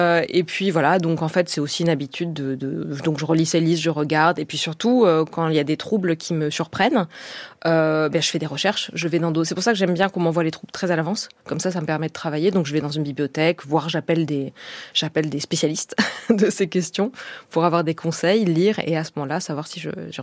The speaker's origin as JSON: {"language": "French", "town": "Bastia", "region": "Corsica", "country": "France", "said": "Je suis de Bastia en Corse, et il y a une tradition beaucoup des inscriptions sur les murs."}